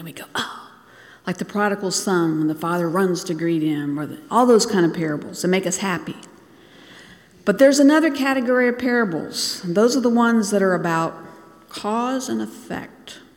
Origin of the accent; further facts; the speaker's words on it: Bangladesh; I think growing up in Bangladesh, as I did, gave me a little insight that I realize most Americans don't have.